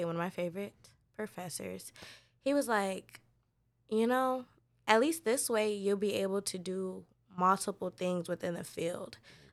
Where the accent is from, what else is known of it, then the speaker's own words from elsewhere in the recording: Florida, United States; also born or lived in Rochester; So I'm from Rochester, but I grew up in Florida.